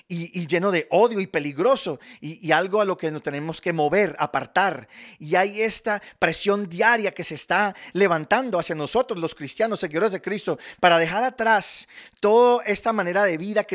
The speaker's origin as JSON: {"language": "Spanish", "town": "Charlotte", "region": "North Carolina", "country": "United States", "tie": "born or raised there", "said": "crecí en Charlotte, no en Cary. Pero cuando yo estaba creciendo, es todo el mundo, oh sí, wow, eres de Carolina del Norte."}